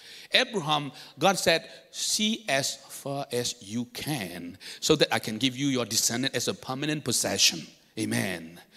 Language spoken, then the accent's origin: English; Myanmar; also born or lived in Singapore; now in Canberra, Australia; We are in Canberra since last year, September. And we are originally from Myanmar, Burma, living in Singapore for 20 years